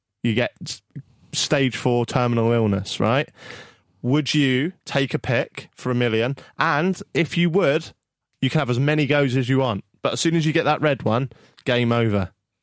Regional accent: Norwich, East of England, United Kingdom; but then I am from Norwich

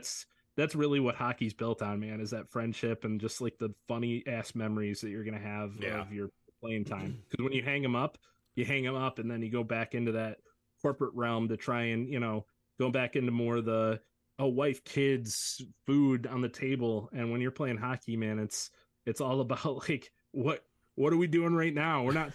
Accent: Detroit, Michigan, United States; Goaltender Chris Osgood, man. Growing up in Detroit.

